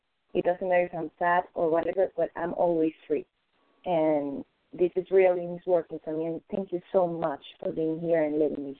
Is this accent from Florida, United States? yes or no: yes; Florida, United States; from Florida, recovering compulsive overeating for today.